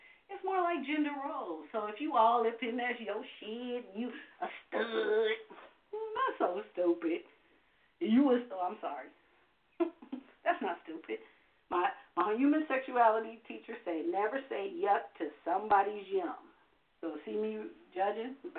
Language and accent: English; Los Angeles, California, United States; Born and raised in South Central, L.A.